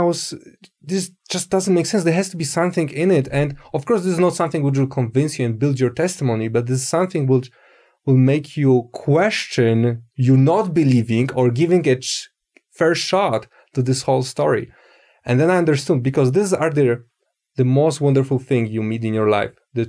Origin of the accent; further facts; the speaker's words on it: Poland; English is a second language; I come from Poland, from a countryside